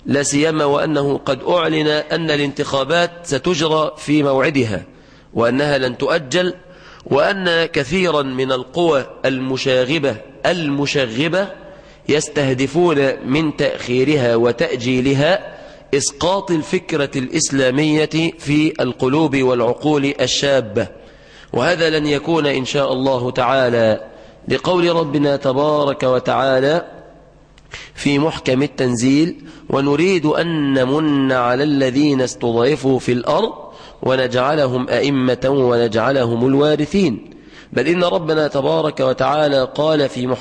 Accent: Egypt

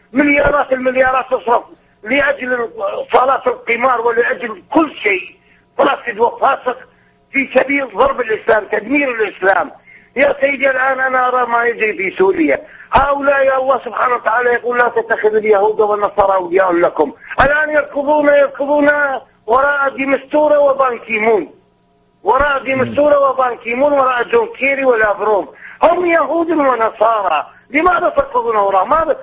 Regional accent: Iraq; أنا عراقي.

